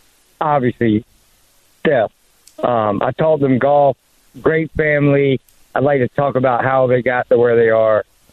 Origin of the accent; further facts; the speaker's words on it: Charlotte, North Carolina, United States; I'm from Charlotte.